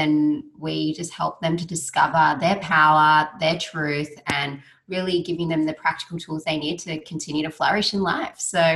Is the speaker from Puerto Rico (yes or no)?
no; Australia; I am Australian Sri Lankan.